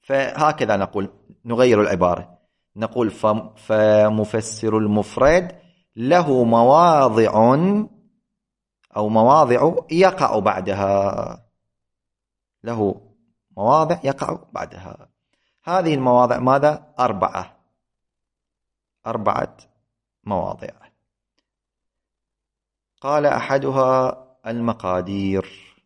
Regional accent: Iraq; نحن عندنا في العراق

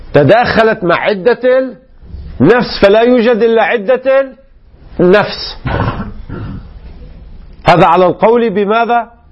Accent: Lebanon; هذا الذي نسميه عندنا في لبنان مثلا كتب كتاب

